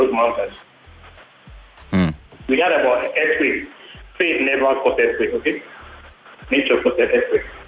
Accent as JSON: {"language": "English", "country": "Ghana", "said": "from Ghana."}